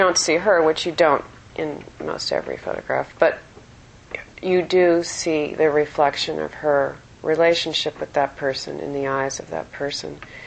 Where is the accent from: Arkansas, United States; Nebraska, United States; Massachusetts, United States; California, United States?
California, United States; San Francisco; I grew up in San Francisco in the 70s and the 60s